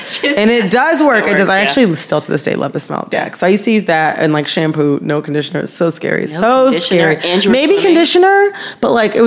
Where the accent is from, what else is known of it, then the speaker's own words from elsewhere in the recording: Michigan, United States; I'm from Michigan.